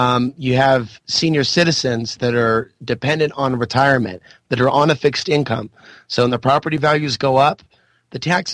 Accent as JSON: {"language": "English", "town": "Portland", "region": "Oregon", "country": "United States", "tie": "born or raised there", "said": "Yes, I felt drawn to come back here, but what this really was my experience to see my hometown and its current reality being twisted into something else."}